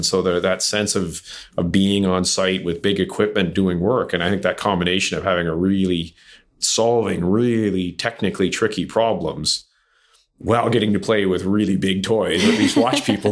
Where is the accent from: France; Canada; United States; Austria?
Canada; Toronto, Ontario; Actually, I grew up in and around Toronto.